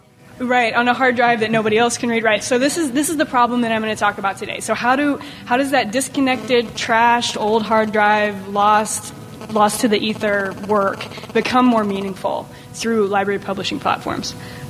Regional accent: Texas, United States; now in California, United States; I'm a Texan moonlighting in California as an academic librarian, so I'm glad to be home.

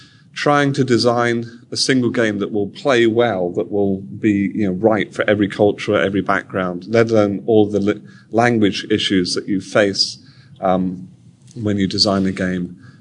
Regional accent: United Kingdom; Speaking as a Brit, American English has been put upon the world through computers as well.

